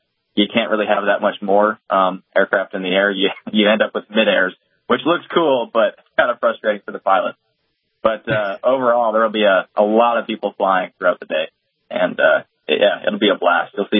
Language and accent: English; Oshkosh, Wisconsin, United States; now in Grand Forks, United States; I am from Oshkosh, Wisconsin originally, but am now stationed in nice and cold Grand Forks, North Dakota.